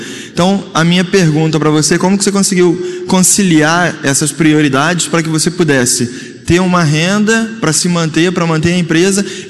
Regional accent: Belo Horizonte, Minas Gerais, Brazil; sou lá de Belo Horizonte e eu sou sócio de uma agência digital lá em Belo Horizonte.

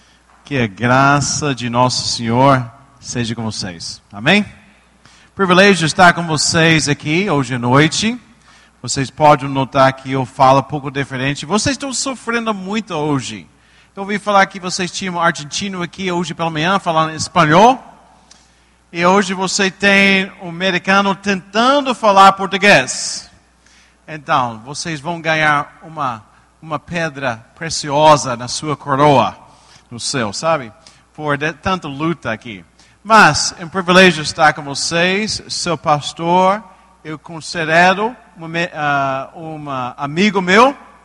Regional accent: Belo Horizonte, Minas Gerais, Brazil; Eu sou de Belo Horizonte

